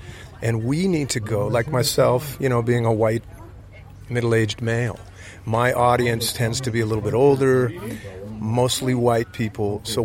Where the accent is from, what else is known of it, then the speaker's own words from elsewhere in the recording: San Jose, California, United States; I've born and raised in California. I go like four generations back in Northern California, in the San Jose and Bay Area region.